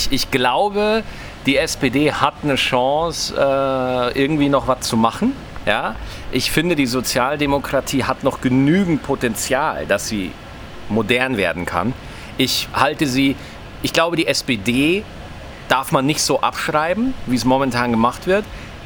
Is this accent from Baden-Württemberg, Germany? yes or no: no; Bavaria, Germany; Wer gründet für Bayern, mein Heimatbundesland?